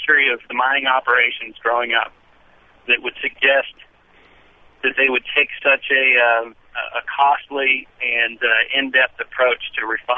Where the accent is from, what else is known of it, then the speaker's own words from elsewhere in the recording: West Virginia, United States; growing up in West Virginia, in the heart of a coal mining area